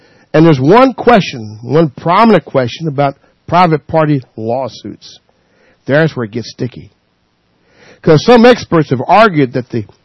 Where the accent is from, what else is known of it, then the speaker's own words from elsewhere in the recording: North Carolina, United States; In my home state, North Carolina, are considering similar legislation.